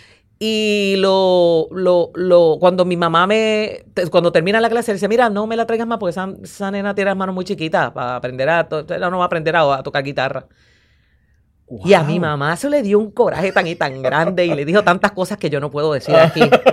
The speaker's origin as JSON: {"language": "Spanish", "town": "Fajardo", "country": "Puerto Rico", "said": "Yo soy de Fajardo."}